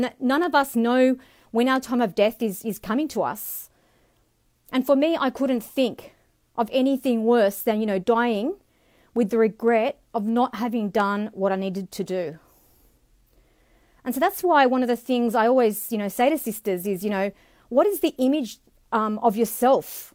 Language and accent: English; Australia; And as some of you may know, alhamdulillah, I'm Australian